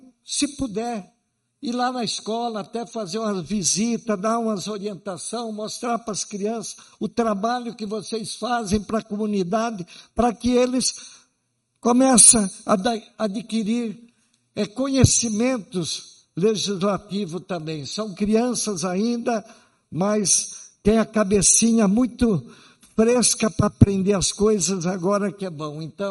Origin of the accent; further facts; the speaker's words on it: Sarandi, Brazil; born there; com a minha mãe Sarandi, que é aqui onde eu nasci, aqui que eu escolhi para morar o resto da minha vida.